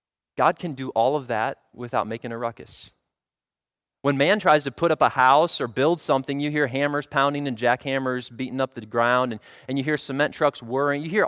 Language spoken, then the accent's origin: English; Illinois, United States; I think of shoveling snow off of our driveway where I grew up outside of Chicago.